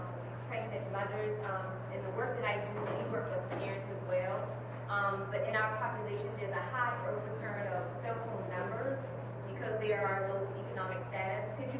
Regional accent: Charleston, South Carolina, United States; I'm from Charleston, South Carolina.

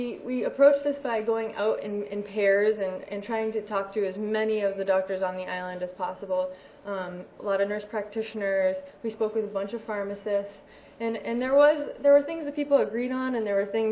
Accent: Massachusetts, United States; So here's Massachusetts, my home state.

